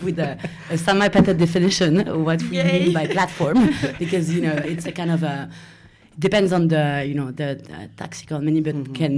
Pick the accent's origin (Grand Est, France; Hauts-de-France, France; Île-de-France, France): Île-de-France, France; Paris; So I'm Parisian. I'm from Paris originally. So I kind of came back to Paris with Samaipata a bit more than 2 years ago.